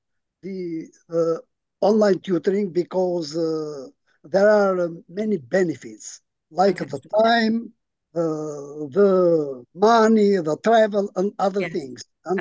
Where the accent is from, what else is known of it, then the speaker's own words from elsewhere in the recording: Albania; I am from Albania, and I have not had the opportunity to join you other times